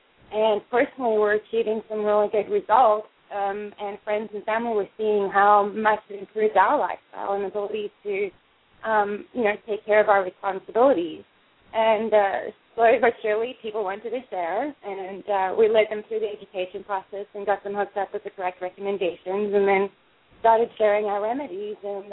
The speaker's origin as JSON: {"language": "English", "country": "South Africa", "said": "I am originally from South Africa."}